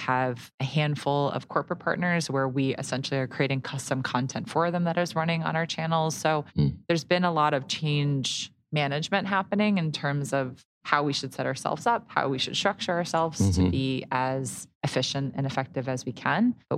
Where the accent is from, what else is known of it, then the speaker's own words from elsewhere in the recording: Connecticut, United States; also born or lived in Ohio; So, I grew up in Connecticut. So I'm from the East Coast. I went to school out in Ohio.